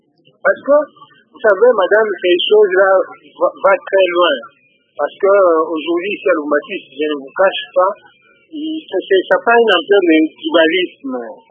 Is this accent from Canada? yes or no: no; Kivu, DR Congo; now in Lubumbashi, DR Congo; Moi, je ne suis pas de cette province-là. Moi, je suis du Kivu. J'habite à Lubumbashi.